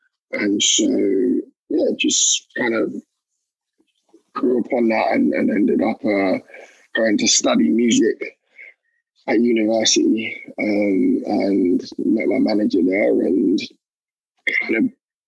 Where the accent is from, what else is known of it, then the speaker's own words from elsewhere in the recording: Camberwell, London, United Kingdom; I grew up in Southeast London, Camberwell, Peckham Sides. I enjoyed my upbringing. My dad is a reverend. Grew up in a church